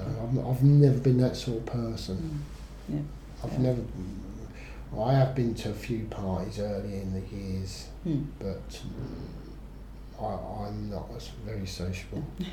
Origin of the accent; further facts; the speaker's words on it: Romsey, East of England, United Kingdom; born there; I was born in Romsey, so I know.